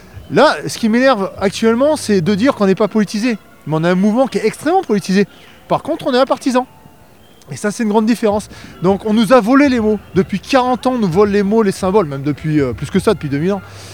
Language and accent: French; Auvergne-Rhône-Alpes, France; je suis auvergnat avant tout. C'est cette terre, cette montagne, ce climat qui me forge.